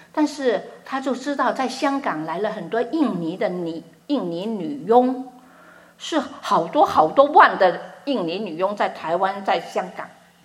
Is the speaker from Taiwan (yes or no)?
no; China; 我们这里大家都是，我们都是中国人，我们知道我们说有修养